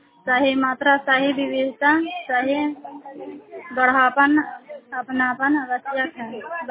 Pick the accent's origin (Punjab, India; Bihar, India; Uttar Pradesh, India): Bihar, India; Chandpura; मैं चंदपुरा गांव के रहने वाली हूँ। थाना करारपुरा जिला नालंदा के निवासी हूँ।